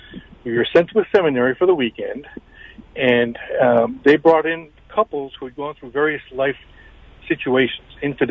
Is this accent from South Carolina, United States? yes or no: no; Chicago, Illinois, United States; My wife and I grew up in Chicago, and we're going to be married 32 years this April.